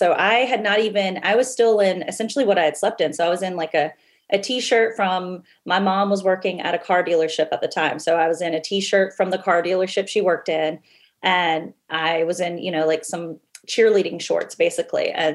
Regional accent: the Carolinas, United States; Yeah. Right. 15 years old.

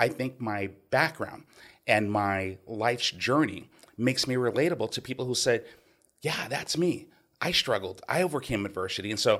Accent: Seattle, Washington, United States; also born or lived in Oakland, California; kid born in the ghetto of East Oakland, California, to a single woman with seven children, right? I was raised in Washington State, Seattle. So mom moved us to Seattle when I was seven.

